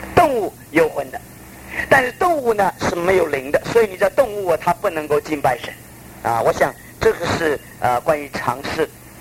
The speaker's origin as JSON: {"language": "Chinese", "country": "China", "said": "那我们中国人有的时候不说一个魂一个魂，我们是一个人和另外一个人"}